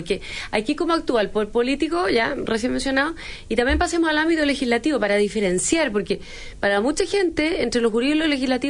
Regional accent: Chile; aquí somos todos chilenos iguales.

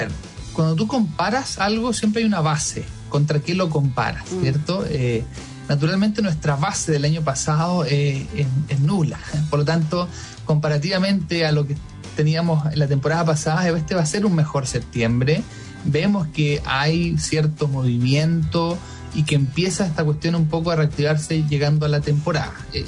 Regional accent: Chile

